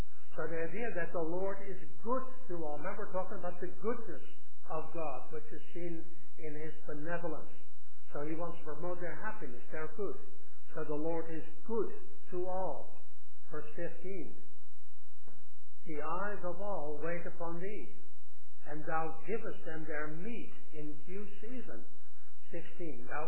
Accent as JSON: {"language": "English", "country": "Netherlands", "tie": "born or raised there", "said": "Where I grew up in Holland, it was normal to have 3 offerings."}